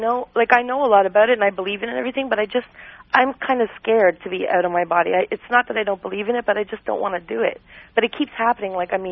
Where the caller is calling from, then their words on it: Toronto, Ontario, Canada; I'm calling from Toronto.